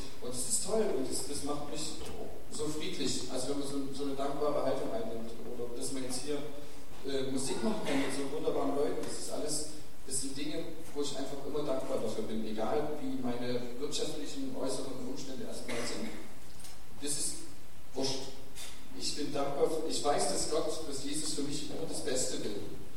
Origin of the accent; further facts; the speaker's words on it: Leipzig, Saxony, Germany; ich bin aus Leipzig. Ich bin verheiratet seit 10 Jahren, habe 4 Kinder.